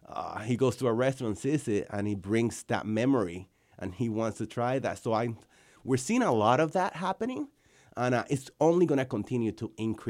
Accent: Dominican Republic; now in United States; growing up in Dominican Republic, you know, I was, you know, just a kid with we weren't as affluent as many of the, you know, my friends born here in the United States.

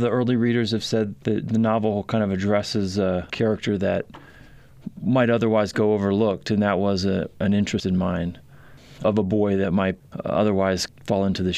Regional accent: Ohio, United States; The one way it is that I grew up in Ohio.

